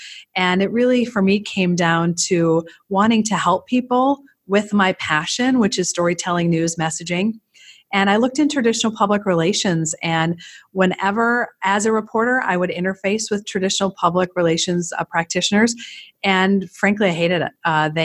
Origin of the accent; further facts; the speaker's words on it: Hutchinson, Minnesota, United States; I'm a Minnesota girl. I was born and raised in Hutchinson and knew that I wanted to go into television news.